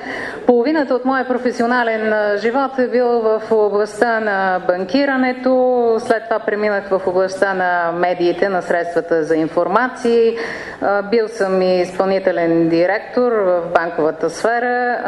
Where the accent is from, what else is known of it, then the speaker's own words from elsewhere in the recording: France; now in Sofia, Bulgaria; Всъщност съм французин по рождение, но на практика сега съм българин. От 12 години съм тук. Работил съм преди това в Париж, Нью-Йорк, Лондон, сега и тук в София.